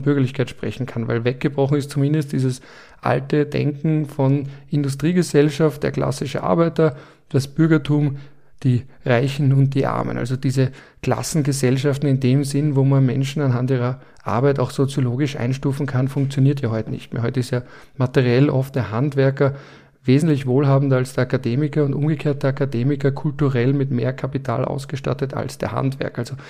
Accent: Vienna, Austria; ich als Wiener Bobo mittlerweile auf Blue Sky

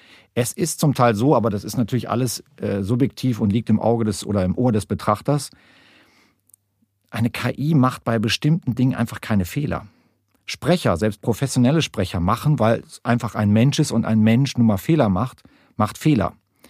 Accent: Lower Saxony, Germany; Oder das Ostfriesisch, um ein bisschen mehr in meine Heimat zu gehen.

